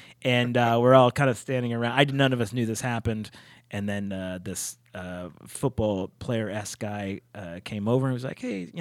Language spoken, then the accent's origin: English; Pittsburgh, Pennsylvania, United States; I was like, I'm from Pittsburgh.